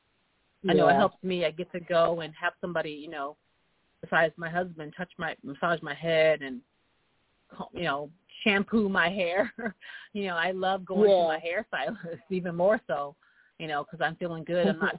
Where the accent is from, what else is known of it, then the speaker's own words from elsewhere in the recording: New York, United States; now in Los Angeles, United States; you know, me being a New Yorker in L.A., but I'm just believing their hype here while I'm here.